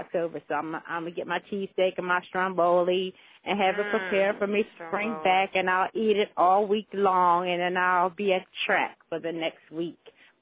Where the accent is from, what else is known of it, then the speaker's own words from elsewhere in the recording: Philadelphia, Pennsylvania, United States; now in Atlanta, United States; I'm from Philadelphia